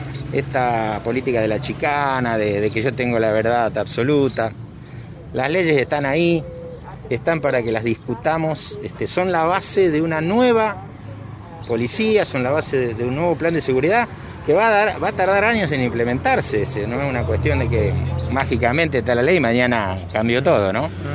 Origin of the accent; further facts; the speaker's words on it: Venado Tuerto, Santa Fe, Argentina; Yo soy de Venado Tuerto